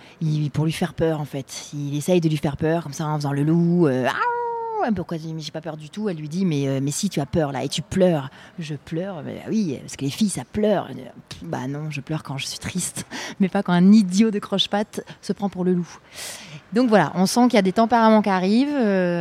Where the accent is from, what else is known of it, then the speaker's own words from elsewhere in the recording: Auvergne-Rhône-Alpes, France; On vient d'Ardèche, oui. Sud-Ardèche.